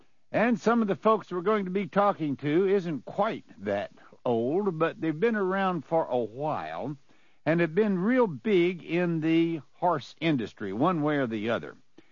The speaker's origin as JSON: {"language": "English", "town": "California", "region": "Missouri", "country": "United States", "tie": "born or raised there", "said": "because, see, I grew up in Heck Saddlery at California, Missouri."}